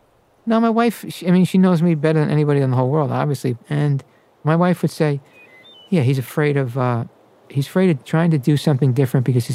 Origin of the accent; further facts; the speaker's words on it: Brooklyn, New York, United States; also born or lived in Sunset Park; I grew up as an Irish Catholic in Brooklyn, and OLPH was up the hill right there in Sunset Park, and I went to Catholic school.